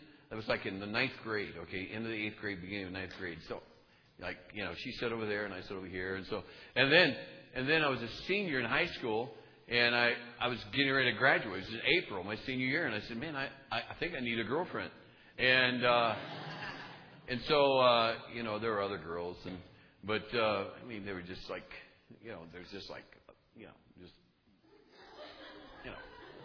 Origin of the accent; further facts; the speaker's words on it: Saginaw, Michigan, United States; All right. I'm from Saginaw, Michigan. How many have ever heard of Saginaw, Michigan?